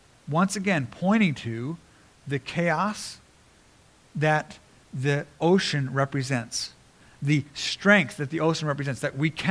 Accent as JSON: {"language": "English", "country": "Japan", "tie": "born or raised there", "said": "So I grew up in Japan, and we had lots of earthquakes in Japan."}